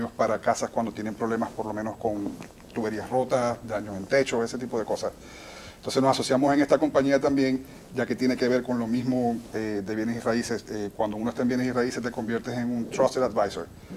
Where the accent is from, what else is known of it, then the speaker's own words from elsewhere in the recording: Maracaibo, Zulia, Venezuela; yo soy de Maracaibo, como te das cuenta hablo bastante rápido